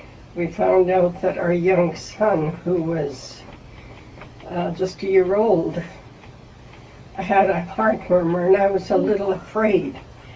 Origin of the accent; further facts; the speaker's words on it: Alberta, Canada; And I came from Alberta. I was not accustomed to that.